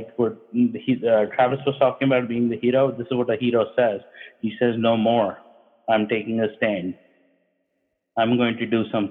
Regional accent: Pakistan; moved away as an adult; I grew up in another country. I grew up in Pakistan.

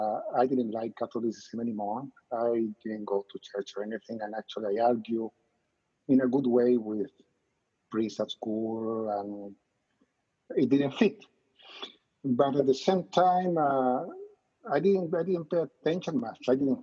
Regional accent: Chile; English is a second language; growing up in Chile, my family was Catholic. So we grew up Catholic. I went to a Catholic school.

